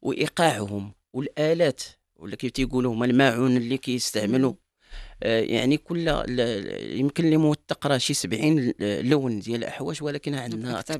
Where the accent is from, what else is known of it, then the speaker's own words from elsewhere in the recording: Marrakesh, Marrakesh-Safi, Morocco; انا مثلا انا من مراكش